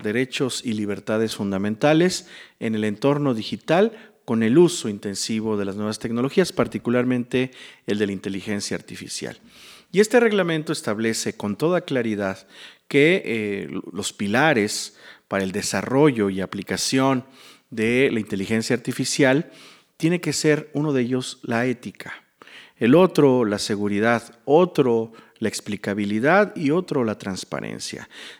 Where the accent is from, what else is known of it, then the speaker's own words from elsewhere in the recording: Mexico; cuál es el modelo que nos conviene más como mexicanas y mexicanos, es más, como latinoamericanos